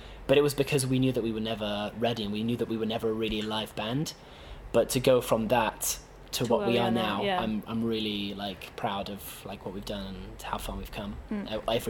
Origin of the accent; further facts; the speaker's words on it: Italy; Daisy and I grew up in Italy